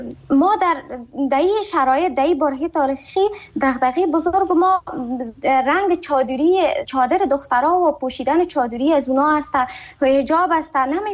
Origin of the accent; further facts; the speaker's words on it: Afghanistan; من حیث یک بانوی افغانستان که در کشور خودم بزرگ شدم، درس خواندم و یا همونجا سالها تحصیل کردم، کار کردم